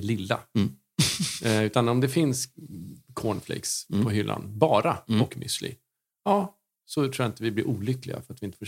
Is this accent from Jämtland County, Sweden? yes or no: no; Lidingö, Stockholm County, Sweden; I en första, när man säger att jag är från Lidingö.